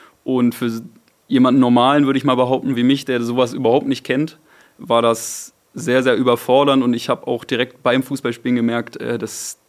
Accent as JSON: {"language": "German", "region": "Lower Saxony", "country": "Germany", "tie": "born or raised there", "said": "also da, wo ich groß geworden bin, in der Nähe von Lüneburg"}